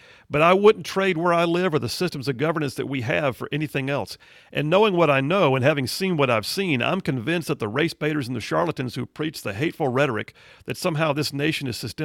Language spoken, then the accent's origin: English; United States; I'm an American, but I've got a right and an ability to form an opinion about matters of foreign policy.